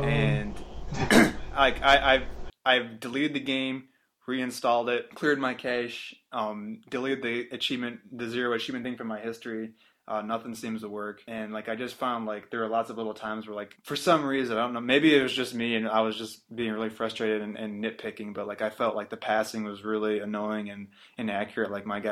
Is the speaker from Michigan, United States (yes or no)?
yes; Michigan, United States; So, being raised and growing up in Michigan, where there's lots of hockey, I just said, hey, I want to buy NHL 3-on-3 Arcade, or whatever that game is.